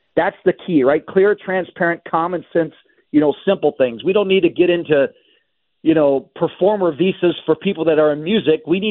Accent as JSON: {"language": "English", "region": "Arizona", "country": "United States", "said": "both in Washington and right here in my home state of Arizona and along the Southwest border."}